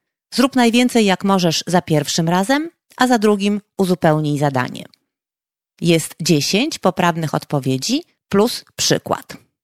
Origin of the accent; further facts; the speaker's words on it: Slovenia; Polish is a second language; now in Poland; jestem ze Słowenii. Mam 30 lat, tak jak Fatima.